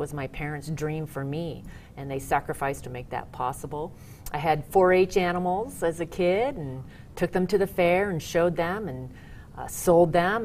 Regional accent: Kettle Falls, Washington, United States; Yes, well, I have deep roots in Eastern Washington. Both sides of my family came out on the Oregon Trail, and my dad's family has been in agriculture ever since. My family owned an orchard and fruit stand in Kettle Falls

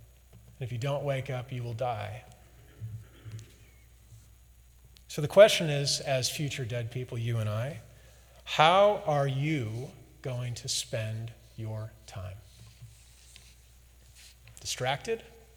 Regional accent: St. Louis, Missouri, United States; I'm from St. Louis, so I put a little Southern accent on it, which changes it.

